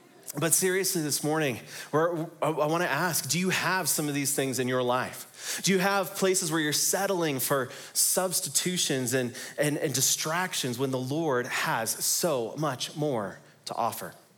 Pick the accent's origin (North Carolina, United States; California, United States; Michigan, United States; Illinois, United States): Illinois, United States; Chicago; I'm one of the pastors here, and I am originally from Chicago, which is very exciting.